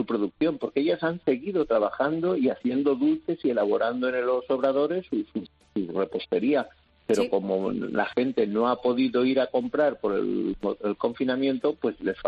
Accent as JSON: {"language": "Spanish", "town": "Villacastín", "region": "Castile and León", "country": "Spain", "tie": "born or raised there", "said": "las monjas de mi pueblo. En Villacastín, en Segovia, en el frío Segovia"}